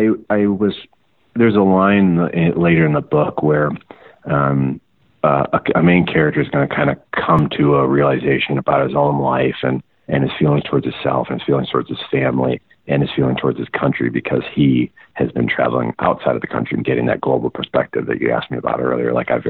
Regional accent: Buffalo, New York, United States; So I was born in the town this university my dad teaches in, but I grew up in Buffalo, an hour away.

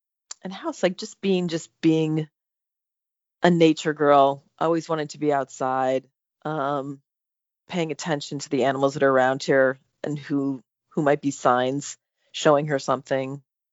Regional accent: Illinois, United States; And then I was going to have the book take place where I grew up in Illinois, but I needed a wolf.

